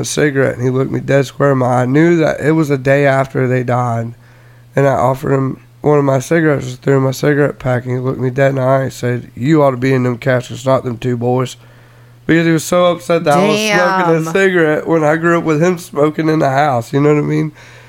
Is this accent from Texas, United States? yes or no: no; Ocoee, Florida, United States; also born or lived in Groveland; One I grew up with in Ocoee, where I'm from, and then later on with the school within Groveland, where I went to high school